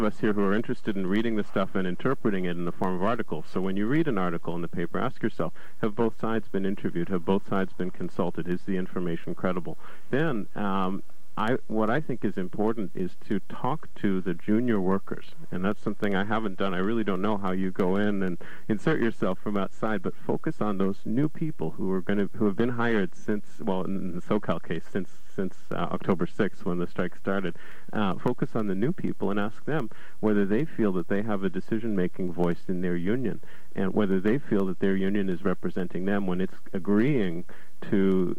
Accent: Canada; I'm from Canada, so, you know, I'm used to single payer and a big supporter.

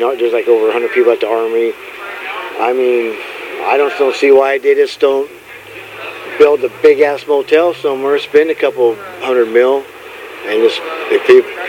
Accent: Bonny Doon, California, United States; I'm from here. I was born here. I grew up in Bonny Doon

